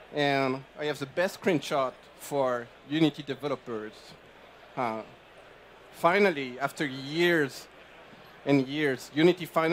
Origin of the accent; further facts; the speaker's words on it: France; accent: French; Does this have a problem with my French accent?